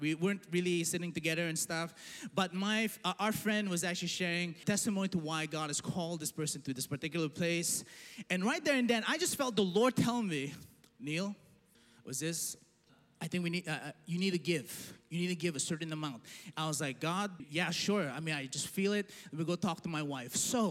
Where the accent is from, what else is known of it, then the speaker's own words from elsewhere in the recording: Philippines; I know because I'm also Filipino.